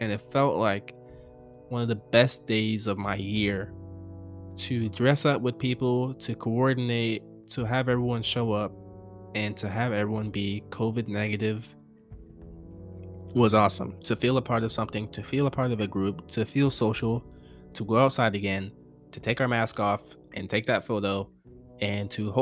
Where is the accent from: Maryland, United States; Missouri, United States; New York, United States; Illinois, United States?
Maryland, United States; Chesapeake Beach; now in Texas, United States; I grew up in Chesapeake Beach, Maryland, in a town of like 4,000 people, super small town. And no one really left. But my dad, God, whoever you want to say, brought us to Texas 12 years later.